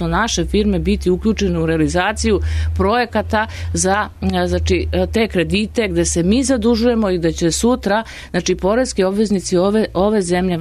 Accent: Valjevo, Kolubara District, Serbia; s obzirom da ja dolazim iz Valjeva

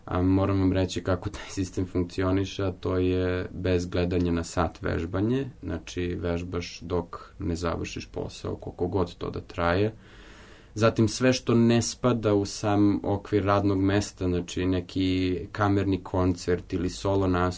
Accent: Serbia; ja sam prvi Srbin koji je svirao u tom orkestru, za sada i jedini.

